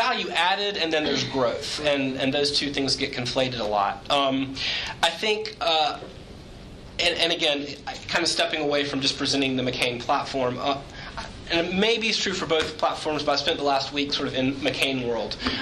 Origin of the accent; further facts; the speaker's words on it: North Carolina, United States; I come from North Carolina